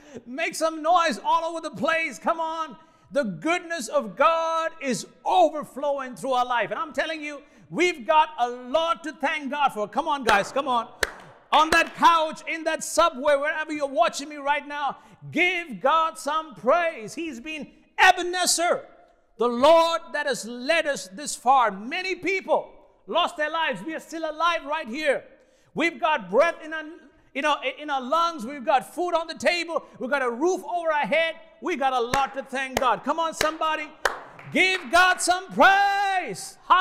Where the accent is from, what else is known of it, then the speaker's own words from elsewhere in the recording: India; moved away as an adult; It's been little over a year since my family and I moved from India. As you see, I am Indian. I got brown skin.